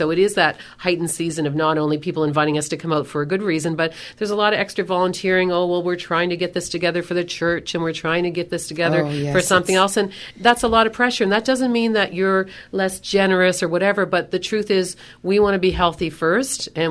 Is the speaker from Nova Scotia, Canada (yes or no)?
yes; Nova Scotia, Canada